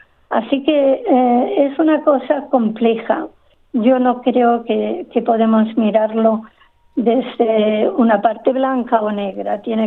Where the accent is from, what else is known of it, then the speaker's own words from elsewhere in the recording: Andalusia, Spain; Yo vengo del sur de Andalucía, donde los musulmanes estuvieron por más de 500 años también.